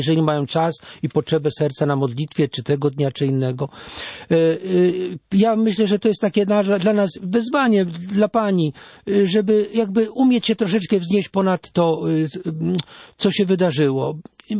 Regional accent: Gdynia, Pomeranian Voivodeship, Poland; ja pochodzę z Kaszub, z Gdyni

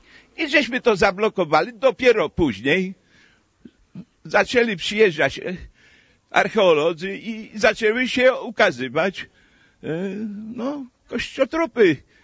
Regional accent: Kazimierzów, Masovian Voivodeship, Poland; jestem ze wsi Kazimierzów, gmina Kałuszyn.

